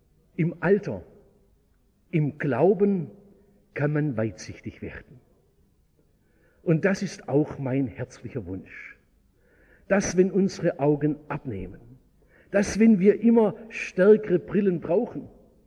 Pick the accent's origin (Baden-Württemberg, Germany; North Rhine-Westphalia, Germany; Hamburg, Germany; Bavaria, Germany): Baden-Württemberg, Germany; Und so als Schwabe weiß man, ab 40 ist der Rubikon überschritten.